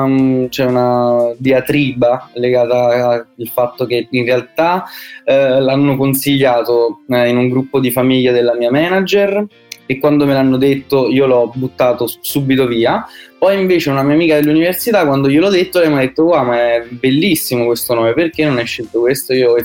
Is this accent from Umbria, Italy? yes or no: yes; Spoleto, Umbria, Italy; now in Naples, Italy; io sono cresciuto a Spoleto in Umbria e poi per l'università mi sono trasferito da mio papà a Napoli